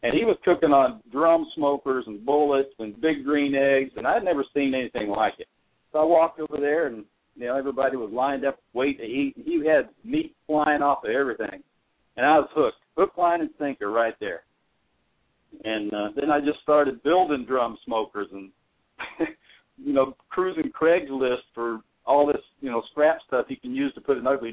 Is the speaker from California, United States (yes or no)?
no; Tennessee, United States; Well, I grew up in Middle Tennessee as a kid, and I jumped right out of high school into the Navy.